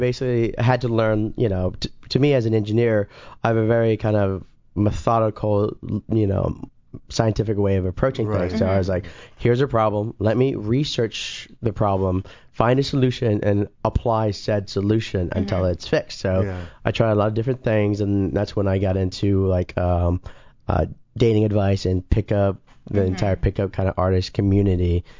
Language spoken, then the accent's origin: English; Texas, United States; now in Los Angeles, United States